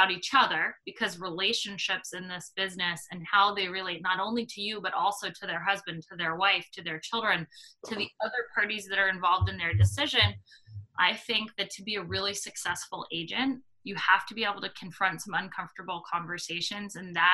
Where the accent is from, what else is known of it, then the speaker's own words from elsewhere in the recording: Portland, Oregon, United States; now in Washington DC, United States; And I moved to the DC area to sell new homes for what I told my mother was 1 year, because I'm from Portland, Oregon, and I told her I would move back.